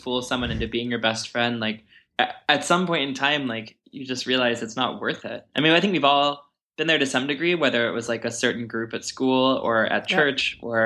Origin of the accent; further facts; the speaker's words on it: Texas, United States; And people here are a lot more flaky and a lot more casual, I guess, than I'm used to from Texas.